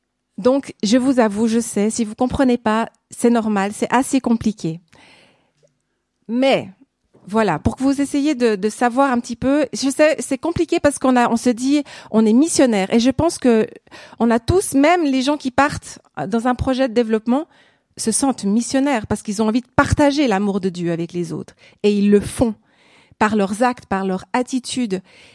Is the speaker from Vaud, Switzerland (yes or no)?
yes; Nyon, Vaud, Switzerland; Ça vous dit certainement rien. Pourtant, je suis de la région. Je viens de Nyon. J'étais une fille girardaine, pour ceux qui connaissent un peu plus. Donc, j'ai toujours habité, j'ai grandi à Nyon.